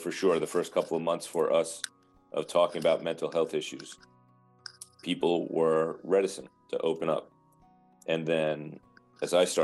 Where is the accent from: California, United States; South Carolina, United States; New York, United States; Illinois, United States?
New York, United States; because I'm from New York, right? So we say, how you doing?